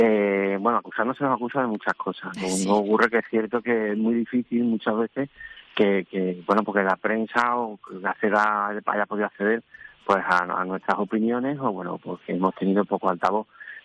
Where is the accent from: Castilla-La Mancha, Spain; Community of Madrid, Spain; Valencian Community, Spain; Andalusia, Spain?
Andalusia, Spain; Seville; somos sevillanos que vivimos en el centro o en Sevilla